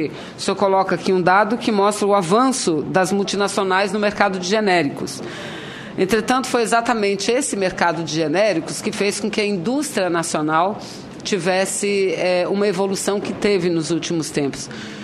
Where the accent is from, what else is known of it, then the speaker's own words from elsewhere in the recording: Amazon, Brazil; porque nós somos da Amazônia, somos poucos, mas somos de lá.